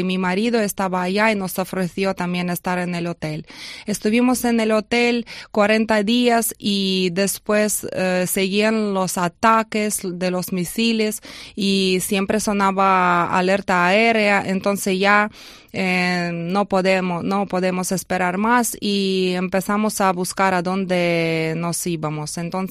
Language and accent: Spanish; Kyiv, Kyiv City, Ukraine; Spanish is a second language; moved away; porque nosotros somos de Kiev, de la capital de Ucrania, y después de dentro de tres días, cuando empezó la guerra, decidimos abandonar Kiev y fuimos a una ciudad pequeña que se llama Izyasliv, está en la región de Khmelnytsky